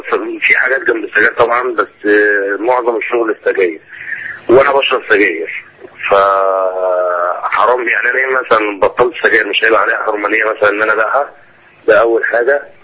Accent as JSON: {"language": "Arabic", "town": "Benha", "region": "Qalyubia", "country": "Egypt", "said": "دلوقتي انا من بنها ماشي"}